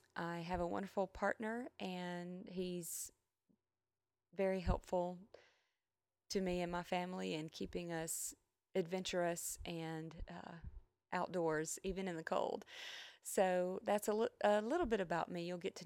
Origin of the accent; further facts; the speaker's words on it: Atlanta, Georgia, United States; Grew up in Atlanta, lived my whole life there.